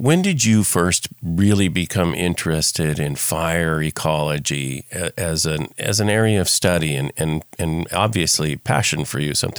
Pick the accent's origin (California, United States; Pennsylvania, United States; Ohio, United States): California, United States; Paradise; now in Tehama County, United States; when I was a kid growing up in Paradise, I was always told, and I've heard this from many people, now I live in Tehama County